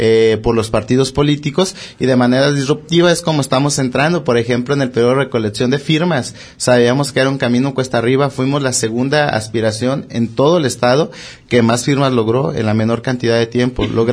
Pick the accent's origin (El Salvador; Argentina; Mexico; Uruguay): Mexico; San Gabriel, Jalisco; San Gabriel, que es del pueblo de donde yo soy, del municipio donde yo soy originario